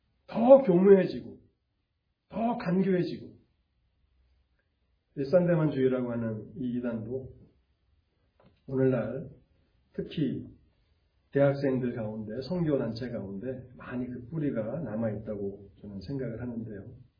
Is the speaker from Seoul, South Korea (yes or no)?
no; Gyeonggi Province, South Korea; 저는 고향이 경기도인데